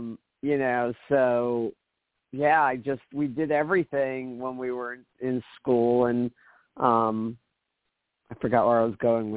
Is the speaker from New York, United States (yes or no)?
yes; Brooklyn, New York, United States; I grew up in Brooklyn, much like what Full Sail started out as.